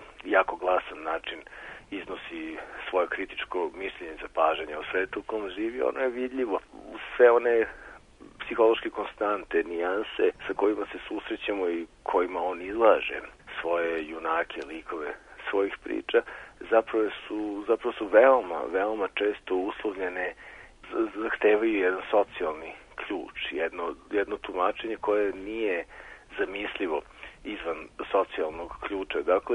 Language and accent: Serbian; Kikinda, Vojvodina, Serbia; Ja sam rođen i odrastao sam u Kikindi